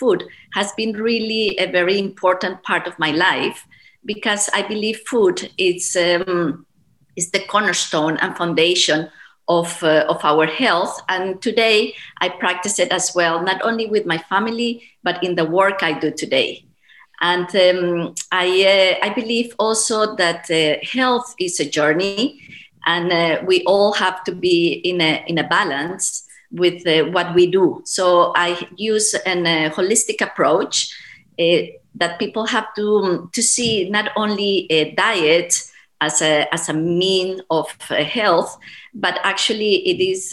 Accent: Bogota, Bogotá Capital District, Colombia; I am from Bogota, Colombia. I'm a mother of four children, and I have lived in a variety of different countries

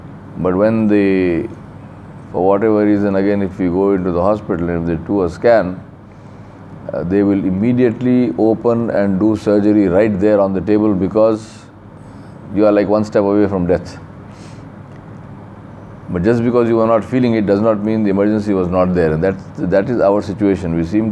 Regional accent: India; So what? I'm an Indian, I live in India.

